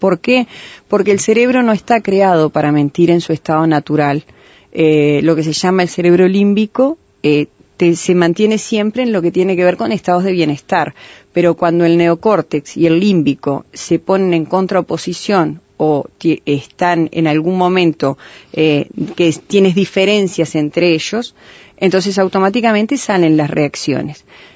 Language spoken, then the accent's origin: Spanish; Maldonado, Uruguay; De Maldonado mismo.